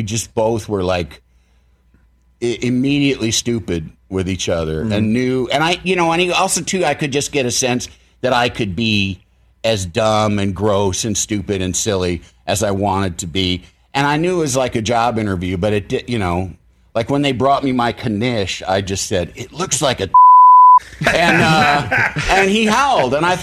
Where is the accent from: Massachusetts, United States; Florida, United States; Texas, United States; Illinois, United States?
Illinois, United States; from Illinois.